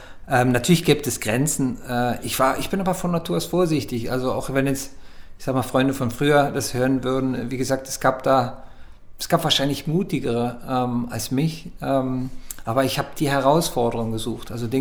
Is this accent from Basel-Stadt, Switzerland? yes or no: yes; Basel, Basel-Stadt, Switzerland; Dann habe ich zufällig Stuntleute kennengelernt, die in meiner Heimatstadt Basel da eben so Darstellungen gemacht haben.